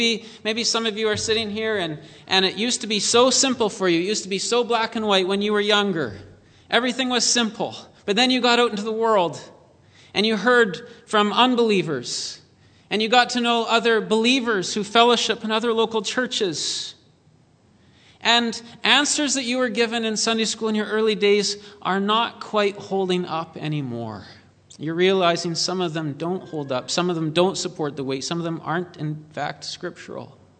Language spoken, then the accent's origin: English; Austin, Manitoba, Canada; growing up in Austin, Manitoba does not prepare you well for life in the Golden State.